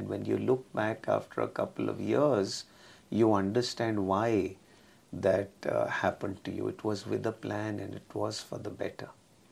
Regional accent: Delhi, India; I grew up in Delhi. Delhi was burning. I couldn't go back to Delhi.

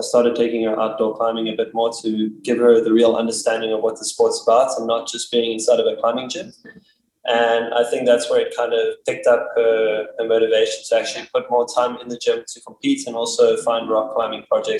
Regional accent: Richards Bay, KwaZulu-Natal, South Africa; now in Durban, South Africa; No, I'm actually from Richards Bay. It's a little town on the north coast. Moved to Durban when I was 16 and, yeah, basically been climbing since I moved there.

